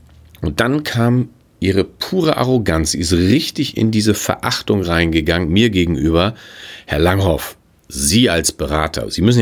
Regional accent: Hamburg, Germany; Ich bin Hamburger.

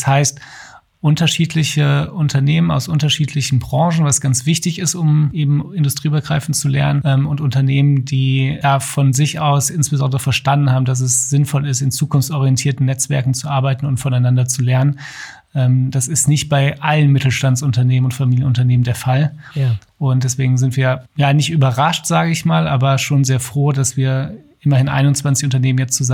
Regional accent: Duisburg, North Rhine-Westphalia, Germany; Ich komme ursprünglich aus Duisburg, bin dort aufgewachsen im Dunstkreis eines Familienunternehmens, das mein Onkel und eine andere Familie zusammen gegründet haben.

